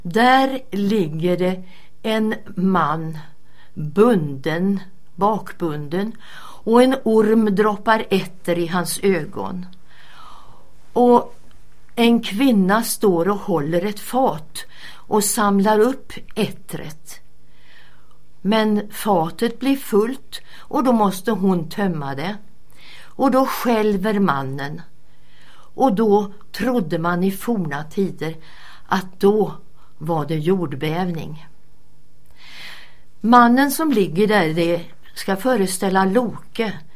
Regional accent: Stockholm, Stockholm County, Sweden; Jag har vuxit upp i Stockholm, som numera är en väldigt busy stad med mycket buller och bång. Men på min tid var det faktiskt närmare en liten småstad.

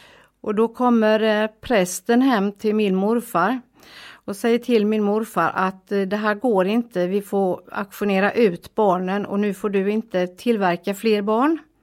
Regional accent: Bottnared, Västra Götaland County, Sweden; Min barndom i Bottnared, skola och allt detta har jag väldigt mycket minnen ifrån. Goda minnen. Där fanns också Betaniaförsamlingen där mina föräldrar var medlemmar. Och där jag gick i söndagsskola.

